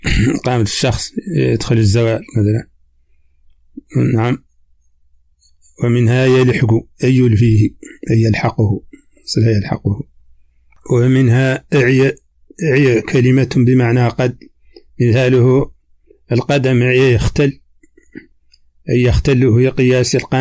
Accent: Mauritania; accent: Hassaniya; هذه ترجمة كلمات من لهجتنا الحسانية

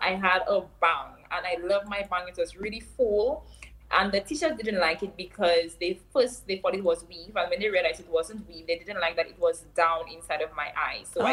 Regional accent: Babono, St. Lucia; So I grew up in Babono. That's in a little bit of countryside, I would say, in St. Lucia.

